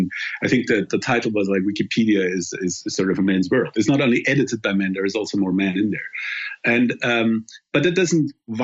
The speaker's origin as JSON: {"language": "English", "country": "Germany", "second_language": "English", "said": "particularly in my home country in Germany"}